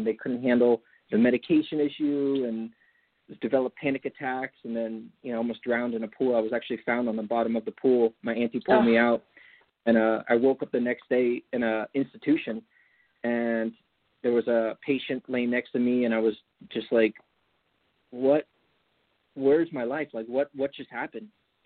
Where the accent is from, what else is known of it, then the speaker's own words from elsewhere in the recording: California, United States; So I grew up in the Napa Valley.